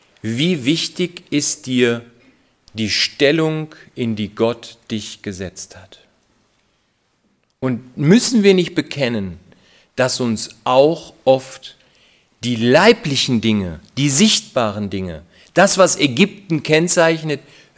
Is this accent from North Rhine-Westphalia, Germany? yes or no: yes; Dortmund, North Rhine-Westphalia, Germany; Aber ich weiß, wir kommen aus Dortmund, das ist nicht so einfach.